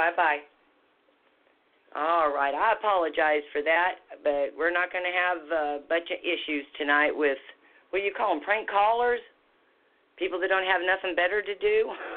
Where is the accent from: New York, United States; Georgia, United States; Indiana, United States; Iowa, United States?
Iowa, United States; Ooh, I was raised in Iowa. So about them winters up there.